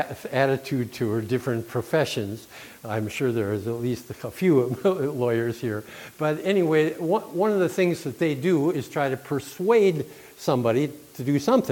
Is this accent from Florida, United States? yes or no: no; Allouez, Wisconsin, United States; and so we grew up together in Alloway, which is next to Green Bay, Wisconsin